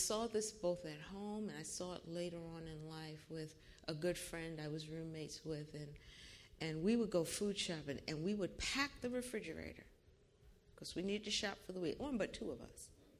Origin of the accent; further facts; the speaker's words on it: New York City, New York, United States; now in Orange County, United States; I'm from New York City originally. I come from a foot-stomping, Bible-believing, Pentecostal, shouting and dance Pentecostal church in New York City.